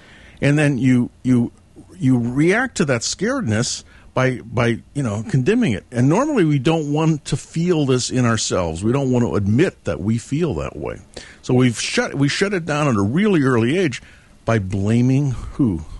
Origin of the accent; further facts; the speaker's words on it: San Francisco, California, United States; I grew up in San Francisco